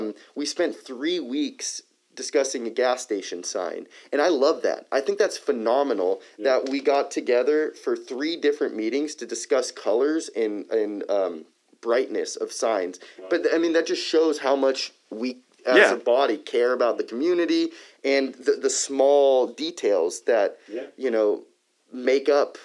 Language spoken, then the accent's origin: English; Liberty Canyon, California, United States; But interestingly enough, my parents, I grew up in Liberty Canyon, and they're one house outside the Agora city limit.